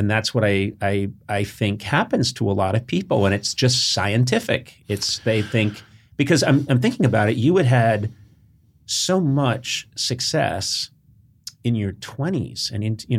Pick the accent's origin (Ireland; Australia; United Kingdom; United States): Ireland; I am Irish.